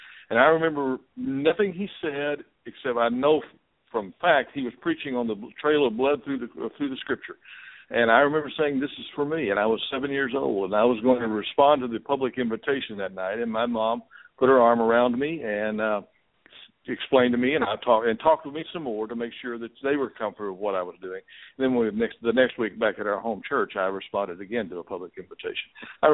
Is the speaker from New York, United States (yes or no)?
no; Dallas, Texas, United States; born there; I was born in 1943 in Dallas, Texas. I was born there, and I was a child of an unwed mother